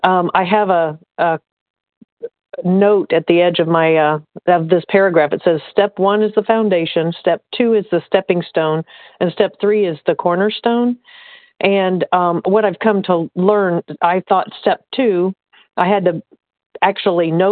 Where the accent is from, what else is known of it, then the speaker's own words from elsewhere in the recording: Indiana, United States; I'm from Indiana, recovered compulsive overeater.